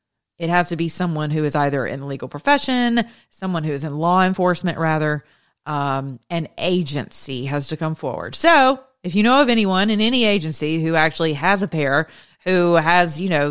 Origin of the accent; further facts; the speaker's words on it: United States; because we have this idea that we're American and I love my nation.